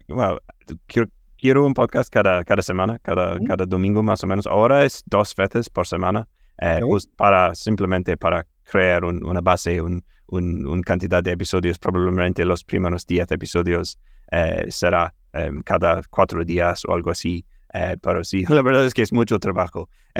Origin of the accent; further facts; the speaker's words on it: Scotland, United Kingdom; accent: Scottish; Spanish is a second language; porque soy de Escocia está en el norte